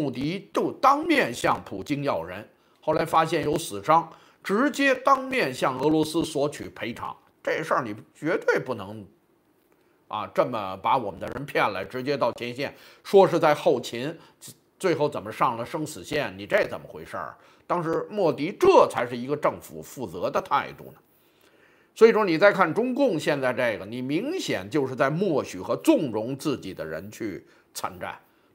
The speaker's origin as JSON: {"language": "Chinese", "country": "China", "said": "按照我们中国人这个机灵劲儿啊"}